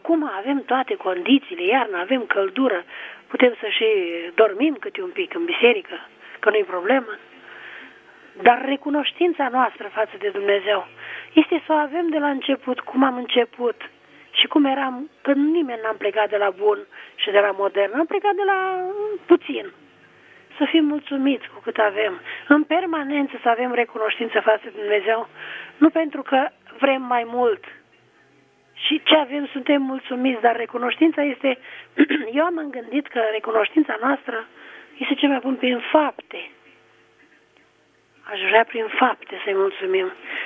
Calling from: Bacău, Bacău County, Romania; Sunt de la Bacău.

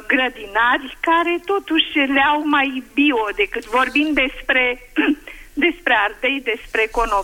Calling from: Buzău, Buzău County, Romania; Vă sunt din Buzău

